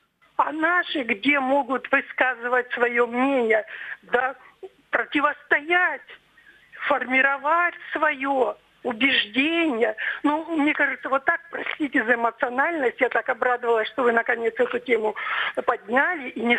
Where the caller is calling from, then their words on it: Krasnodar Krai, Russia; Я ваша тезка из Краснодарского края.